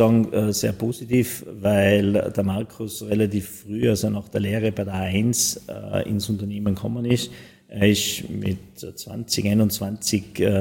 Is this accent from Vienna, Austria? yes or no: no; Tyrol, Austria; als Tiroler muss man mehr reisen, damit man sieht, wie schön das eigene Land ist.